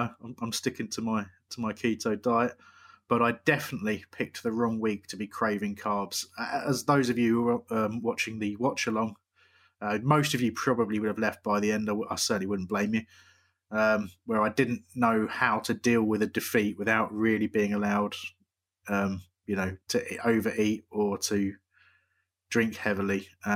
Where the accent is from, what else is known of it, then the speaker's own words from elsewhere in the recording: South East England, United Kingdom; born there; I know I was born in West Sussex, right near the back. Like, literally 5 minutes down the road is Surrey.